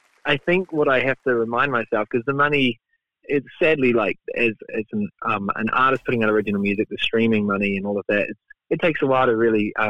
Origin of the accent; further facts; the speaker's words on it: Auckland, New Zealand; I am a New Zealand artist. I was born here in Auckland, and I grew up just always playing music. So I grew up in the countryside. So it was like a small farmland, you know, like milking cows, that kind of thing.